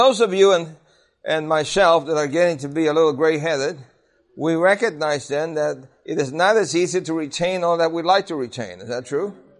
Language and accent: English; Brooklyn, New York, United States; born or raised there